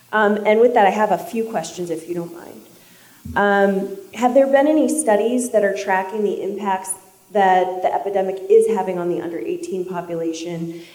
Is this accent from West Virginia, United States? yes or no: no; Nashua, New Hampshire, United States; from Nashua. I'm a New Hampshire educator